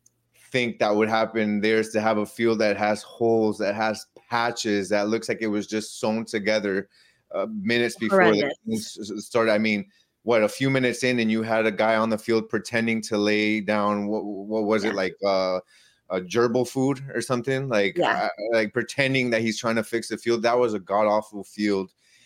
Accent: Ecuador; because obviously I'm from Ecuador

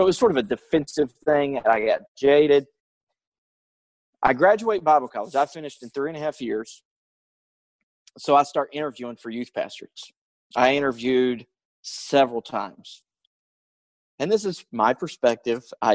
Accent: North Carolina, United States; a Southern Baptist church that my brother was affiliated with and my hometown in North Carolina called me up

